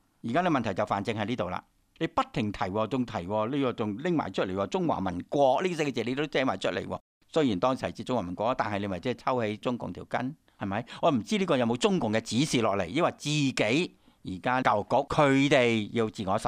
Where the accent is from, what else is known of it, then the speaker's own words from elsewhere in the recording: Hong Kong; 我哋香港人都知噶啦